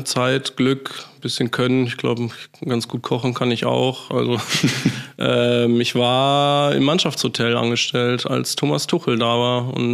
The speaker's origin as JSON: {"language": "German", "town": "Dortmund", "region": "North Rhine-Westphalia", "country": "Germany", "said": "Genau, das war mein erstes Mal Stadion bei uns in Dortmund."}